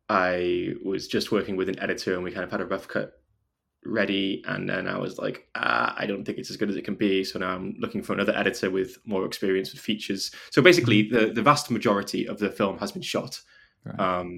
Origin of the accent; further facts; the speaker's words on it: Wrexham, Wales, United Kingdom; now in London, United Kingdom; and I'm originally from North Wales, Wrexham. I now live in London